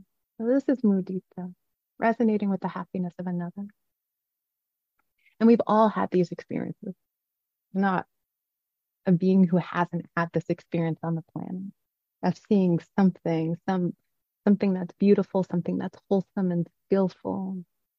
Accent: California, United States; I wasn't raised here in New England on the East Coast. I'm used to, I was raised on the West Coast in California.

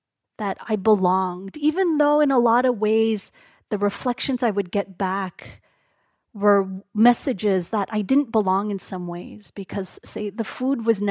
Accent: Canada; born there; Even though I was born in Canada, that was just kind of like the underlying current.

